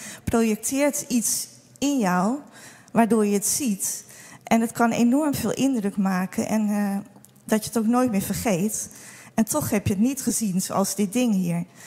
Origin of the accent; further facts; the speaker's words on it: Netherlands; Want dat is denk ik onze grootste uitdaging als Nederlanders, om het met je verstand weg te redeneren.